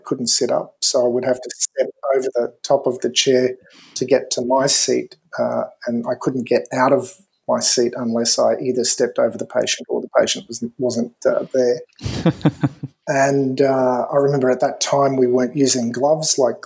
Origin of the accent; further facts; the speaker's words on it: Ingham, Queensland, Australia; was a guy called Frank Rush, who was the parish priest in Ingham, my hometown, for 15 years.